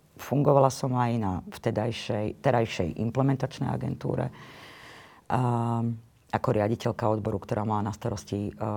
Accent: Banská Bystrica, Banská Bystrica Region, Slovakia; Pochádzam z Banskej Bystrice, áno.

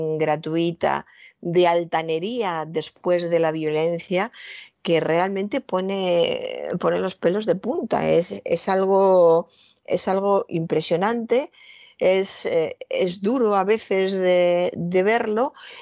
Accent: Toledo, Castilla-La Mancha, Spain; Yo soy de Toledo, que es un lugar muy especial

